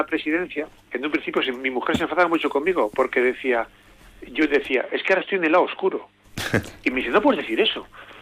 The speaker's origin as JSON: {"language": "Spanish", "town": "Bilbao", "region": "Basque Country", "country": "Spain", "said": "nada más nacer en Bilbao, pum"}